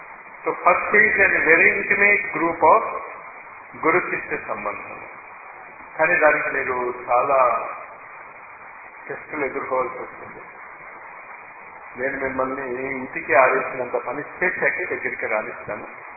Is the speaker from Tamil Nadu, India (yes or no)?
no; Guntur, Andhra Pradesh, India; అప్పుడు ఇక్కడ వస్తే నేను గుంటూరు నుంచి అని చెప్తాను